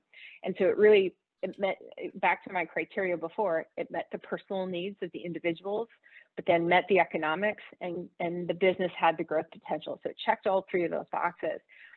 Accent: the South, United States; So I'm from the South, so we like to talk about football.

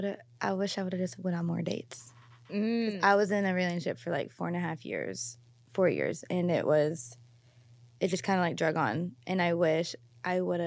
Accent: Louisville, Kentucky, United States; It is like Kentucky is very, well, I'm from Louisville, so Louisville's very, you have like three big areas of Louisville.

